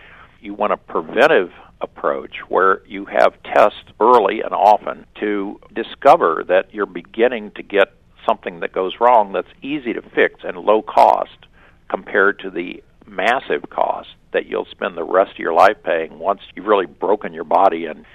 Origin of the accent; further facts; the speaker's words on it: Midwest, United States; now in San Diego, United States; I got into changing my body when I came to San Diego from the Midwest and realized that I didn't look like the rest of these people.